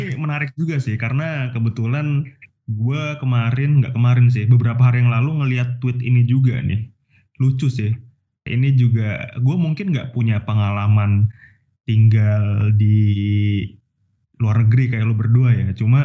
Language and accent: Indonesian; Java, Indonesia; gue sebagai orang Jawa, ya biasa aja sih